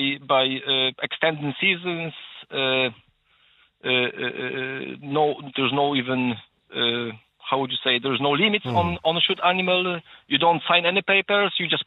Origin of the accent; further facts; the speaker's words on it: Poland; now in Ireland; Yeah, I'm from Poland